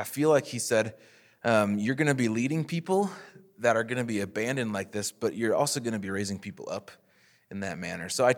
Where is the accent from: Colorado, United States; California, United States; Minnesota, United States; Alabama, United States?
Minnesota, United States; Worthington; now in Sioux Falls, United States; I would consider myself from Sioux Falls now. I was originally from Worthington, Minnesota. It's not too far from Sioux Falls.